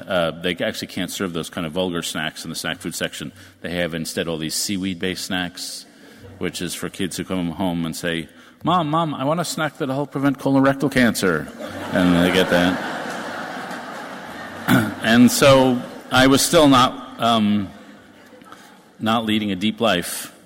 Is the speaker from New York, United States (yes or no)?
yes; New York, United States; I moved to New York, my hometown.